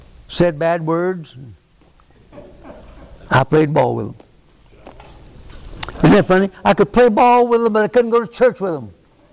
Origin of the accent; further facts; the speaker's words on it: Jacksonville, Florida, United States; When I was a boy growing up in Jacksonville, Florida, we had a group of ladies and a couple of men who met every Wednesday morning at our church